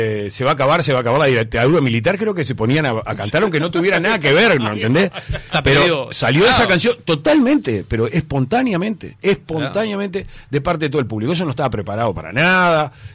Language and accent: Spanish; Uruguay; Somos uruguayos